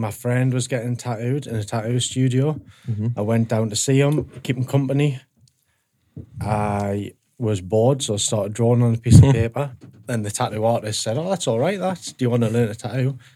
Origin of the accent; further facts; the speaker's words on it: Newcastle, North East England, United Kingdom; I guess that's just part of growing up in Newcastle, isn't it?